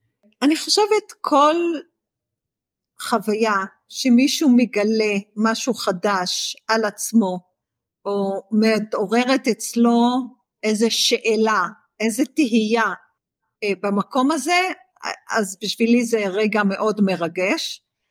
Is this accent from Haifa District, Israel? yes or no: yes; Haifa, Haifa District, Israel; אני ילדת טבע מגיל מאוד צעיר, אני נולדתי וגדלתי בחיפה, חוף הים, קשה להיות חיפאי ולא להתחבר לטבע בין ההר לים